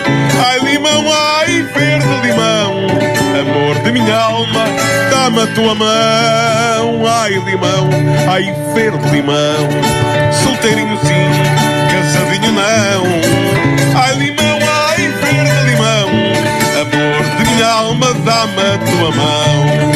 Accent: Braga, Portugal; Eu sou um minhoto e, como tal, transporto na alma a alegria que o Minho tem. É verdade. Sou de Braga. Eu sou de Braga. Minho, claro. Tenho muito orgulho nisso.

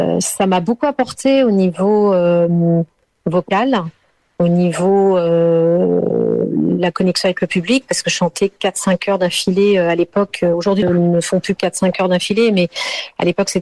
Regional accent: France; born there; même si je suis née en France, même si ma vie aujourd'hui est entre la France et le Portugal, mais j'ai quand même été attirée par cette culture portugaise et par mes racines.

